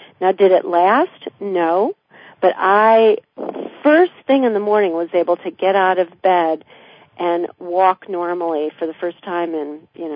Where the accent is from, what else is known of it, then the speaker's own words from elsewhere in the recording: Midwest, United States; I grew up in the Midwest. You know, we didn't have sexual healers back then.